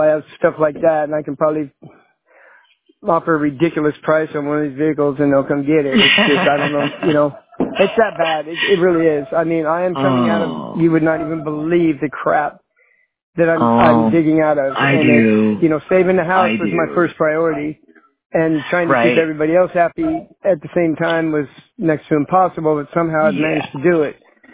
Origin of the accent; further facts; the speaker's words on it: Sacramento, California, United States; Oh, that's where I came from. I came from Northern California, though.